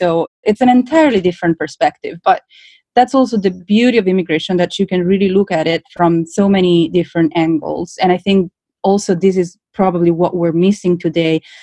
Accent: Tuscany, Italy; English is a second language; moved away as an adult; now in United States; I come from Italy, from Tuscany, when you move to a different country, I moved to the US in 2012

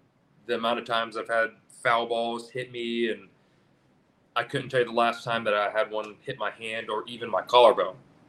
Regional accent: Atlanta, Georgia, United States; And that was one of the more cool moments for me because growing up in Atlanta.

